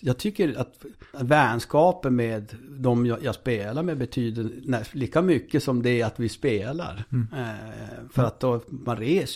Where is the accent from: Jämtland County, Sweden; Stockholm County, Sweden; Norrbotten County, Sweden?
Norrbotten County, Sweden; Jag är ju ändå norrbottning någonstans. Alltså, absolut är jag norrbottning.